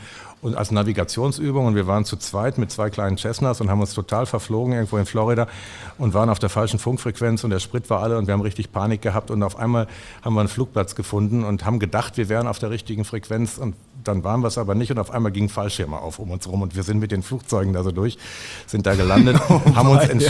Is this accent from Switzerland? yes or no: no; Hattingen, North Rhine-Westphalia, Germany; now in Bottrop, Germany; ich bin Wahlbottropper, weil ich hier hingezogen bin, weil ich den Windkanal hier gebaut habe. Ich bin aufgewachsen in Hattingen, das ist andere Seite.